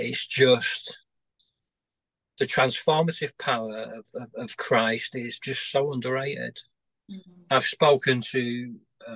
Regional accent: Yorkshire and the Humber, United Kingdom; I'm a Yorkshireman.

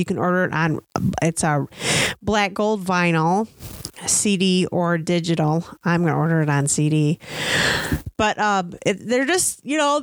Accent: Michigan, United States; Well, you figured we'd be used to the snow since we grew up here in the States, and Michigan is famous for snow and winter

